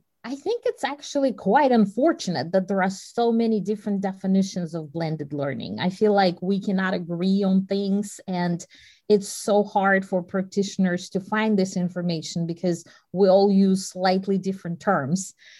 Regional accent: Russia; English is a second language; moved away; Well, interestingly enough, I came from Russia.

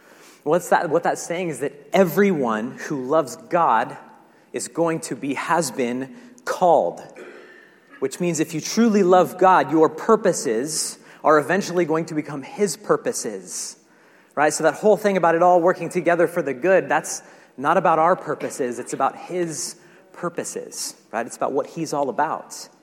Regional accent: Truckee, California, United States; I grew up in the Tahoe, Truckee region, lots of snow when I was growing up

